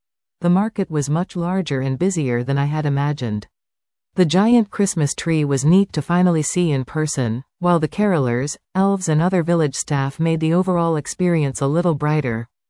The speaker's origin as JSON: {"language": "English", "town": "Sault Ste. Marie", "region": "Ontario", "country": "Canada", "tie": "born or raised there", "said": "my hometown of Sault Ste. Marie has a significant Croatian presence."}